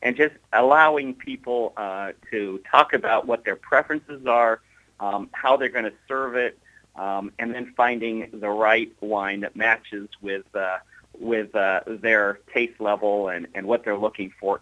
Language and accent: English; California, United States; Oh, it was incredible because I grew up in Western Sonoma County